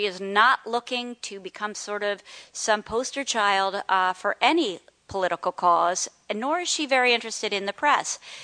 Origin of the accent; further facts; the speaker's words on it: Philadelphia, Pennsylvania, United States; now in New York City, United States; So I said, "Well, I'm from New York City, but I live in New York City, but I'm from Philadelphia," assuming that our Philadelphia, our Pennsylvania bond would, you know, save the day.